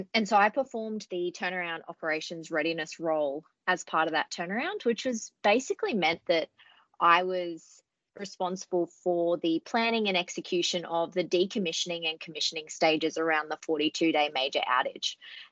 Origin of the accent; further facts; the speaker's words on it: Queensland, Australia; I grew up in Queensland and I'd never lived in Victoria until last year.